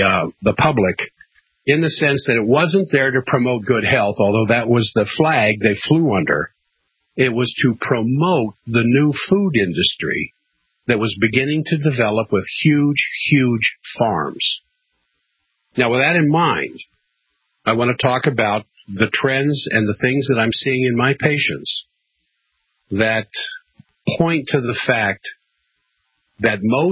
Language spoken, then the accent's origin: English; Washington, District of Columbia, United States; also born or lived in Northern Virginia; I was raised in Washington, D.C. I think the closest garden had to be 50 miles away into further Virginia, Northern Virginia, where I lived inside the Beltway